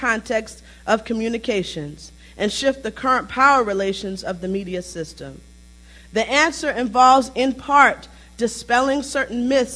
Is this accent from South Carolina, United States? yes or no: no; New York, United States; born there